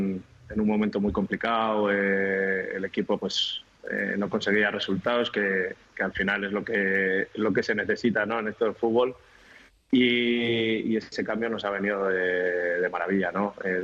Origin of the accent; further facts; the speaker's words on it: San Sebastián, Basque Country, Spain; En la ciudad, en mi pueblo, digamos, a todo el mundo, pues cuando salía a la calle